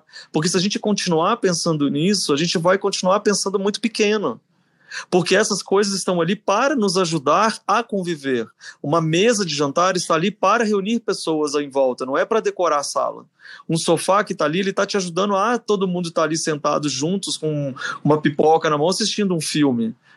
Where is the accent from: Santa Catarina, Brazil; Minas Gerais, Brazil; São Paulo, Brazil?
Minas Gerais, Brazil; eu sou mineiro, né? Então eu relembro dessas coisas de Minas